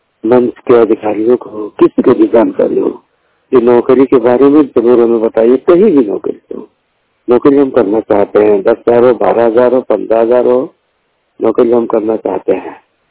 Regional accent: Uttar Pradesh, India; जिला बस्ती के रहने वाला, 100% ब्लाइंड यूपी के रहने वाला हूँ।

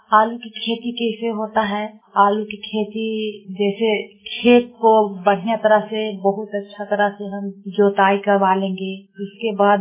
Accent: Kashimpur, Bihar, India; मैं ग्राम काशीमपुर औरंगाबाद जिला के रहने वाली हूँ।

